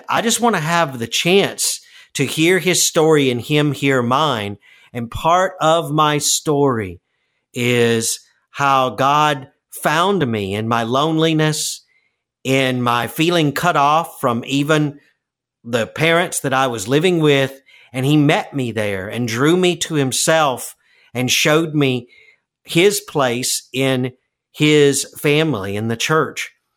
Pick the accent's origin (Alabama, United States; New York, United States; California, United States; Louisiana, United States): Louisiana, United States; New Orleans; born there; I was born in New Orleans, and so I understood myself until just a couple of weeks ago as Cajun